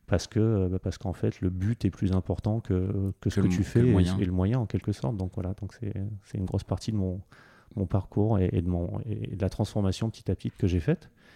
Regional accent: Antibes, Provence-Alpes-Côte d'Azur, France; je me définis comme un provincial. Je viens du sud de la France, une petite ville qui s'appelle Antibes.

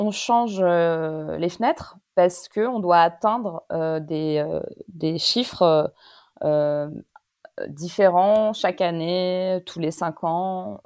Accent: Paris, Île-de-France, France; dans Paris, moi je suis parisienne, je me balade dans Paris

